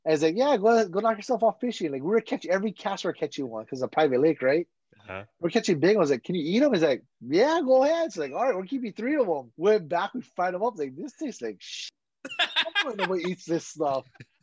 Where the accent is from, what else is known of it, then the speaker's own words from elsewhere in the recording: Hawaii, United States; We're from Hawaii. We got to try everything.